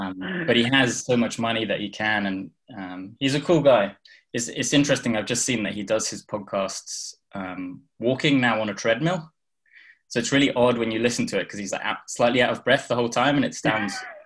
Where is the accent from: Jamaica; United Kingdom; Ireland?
United Kingdom; England; obviously I'm English, but I went over there to study